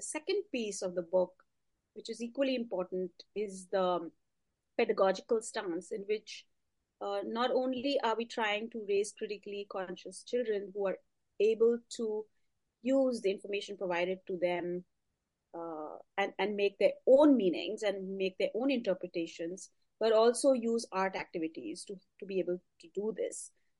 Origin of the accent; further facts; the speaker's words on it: India; now in United States; I am from India, and that's where I grew up. But once I moved to the US